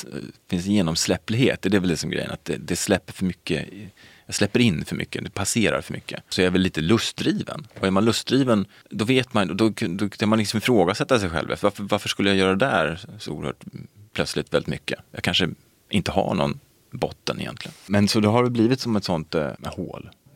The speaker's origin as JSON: {"language": "Swedish", "country": "Syria", "said": "mitt land där jag kommer från, Syrien"}